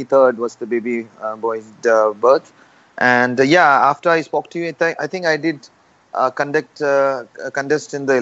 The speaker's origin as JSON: {"language": "English", "region": "Kerala", "country": "India", "tie": "born or raised there", "said": "So I was, I'm from Kerala, which. A lot of people know the most of the Olympians are from Kerala."}